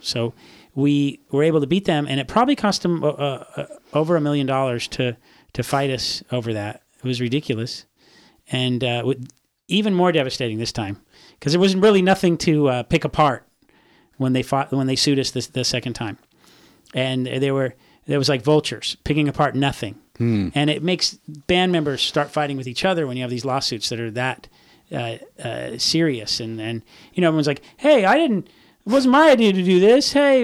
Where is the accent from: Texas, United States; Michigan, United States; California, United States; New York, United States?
California, United States; I grew up in Orange County, and so I was, of course, I was offended by that term behind the orange curtain, yeah.